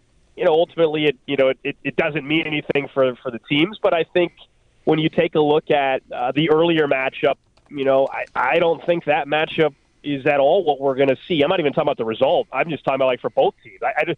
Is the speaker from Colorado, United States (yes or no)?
no; Kansas City, Missouri, United States; I grew up in Kansas City